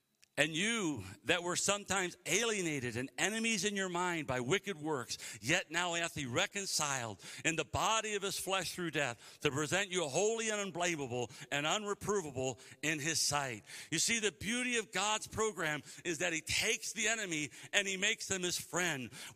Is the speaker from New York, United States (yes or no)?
no; Cleveland, Ohio, United States; now in Missouri, United States; I told you I was from Cleveland, Ohio, and I ended up down in Missouri.